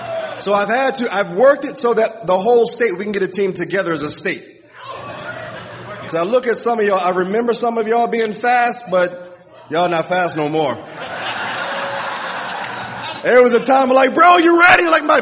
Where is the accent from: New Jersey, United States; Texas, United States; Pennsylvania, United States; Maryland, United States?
Maryland, United States; Baltimore; I'm from Baltimore. And I went home.